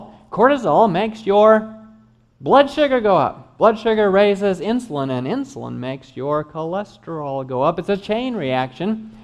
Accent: Kansas, United States; I'm from Kansas, near Wichita.

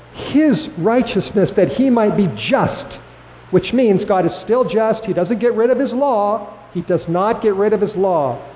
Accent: California, United States; The rain on the thirsty ground in California, my home state, that state is parched.

